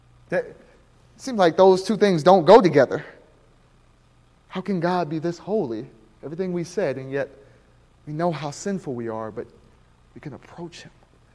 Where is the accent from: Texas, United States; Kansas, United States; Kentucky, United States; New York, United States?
Texas, United States; wife and I, as Texans, what we say, or I guess we can now officially be qualified as Californians, but we come from Texas